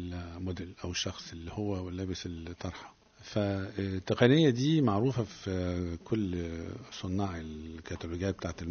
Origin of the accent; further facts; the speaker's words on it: Egypt; أولا أنا مصري، فأنا حبيت أكلم الناس بشكل مصري